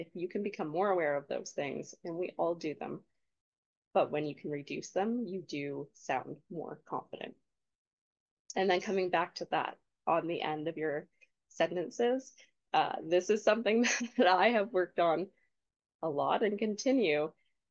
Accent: Canada; as Canadians, I'm Canadian, we tend to have that little like up on the end.

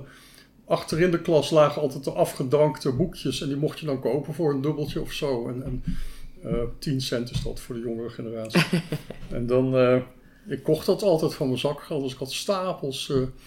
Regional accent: Aruba; Ik ben opgegroeid op Aruba.

